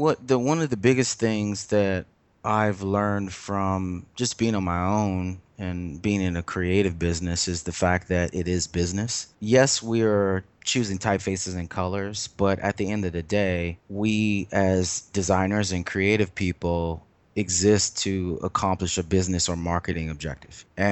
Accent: Lexington, South Carolina, United States; now in Brooklyn, United States; It's funny because I'm from Lexington, South Carolina. Originally, I was born there, and now I'm Brooklyn.

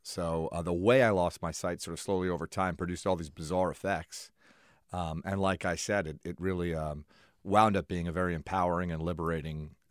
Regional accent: Miami, Florida, United States; So I grew up acting in Miami, Florida, my hometown, and probably did somewhere between 100 and 150 commercials growing up.

